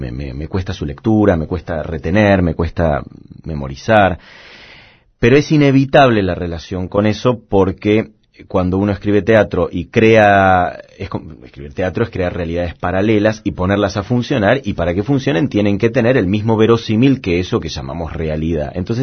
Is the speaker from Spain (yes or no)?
no; Argentina; de quiénes somos los argentinos, de dónde venimos y demás